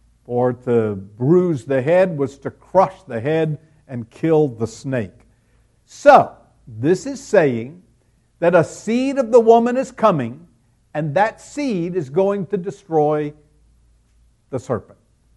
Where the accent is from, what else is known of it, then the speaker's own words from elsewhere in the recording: Pensacola, Florida, United States; Now, having gone through that as a kid growing up in Pensacola, I remember that the first time they published a clue